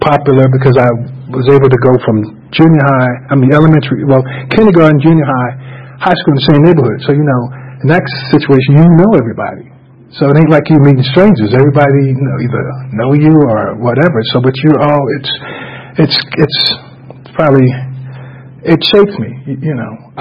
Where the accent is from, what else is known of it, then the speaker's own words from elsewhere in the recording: Augusta, Georgia, United States; I'm from Augusta, Georgia, you know. And when I saw New York City, oh, my God. I was like, wow, coming from the country, you know, New York City.